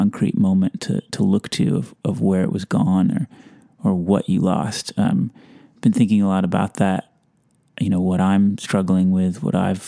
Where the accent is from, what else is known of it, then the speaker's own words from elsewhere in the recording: Delaware, United States; also born or lived in Western Massachusetts / upstate New York; I was born in Delaware and grew up on the campus of a school there that was nestled in a big expanse of farmland and forest.